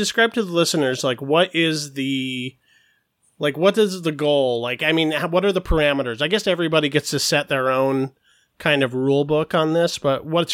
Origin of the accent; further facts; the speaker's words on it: Los Angeles, California, United States; from Los Angeles, California